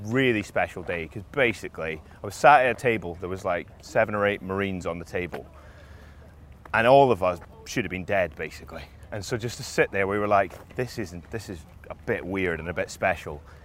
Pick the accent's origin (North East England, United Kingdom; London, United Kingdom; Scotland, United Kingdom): Scotland, United Kingdom; Edinburgh; I come from Edinburgh